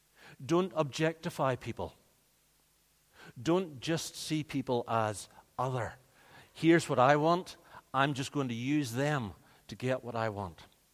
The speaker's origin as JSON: {"language": "English", "region": "Northern Ireland", "country": "United Kingdom", "tie": "born or raised there", "said": "I grew up in Northern Ireland."}